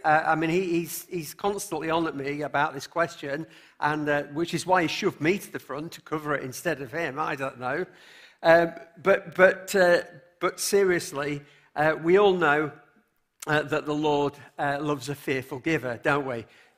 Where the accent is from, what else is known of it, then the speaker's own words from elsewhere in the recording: England, United Kingdom; I am one of those English people, by the way. Well, technically, I'm half Welsh.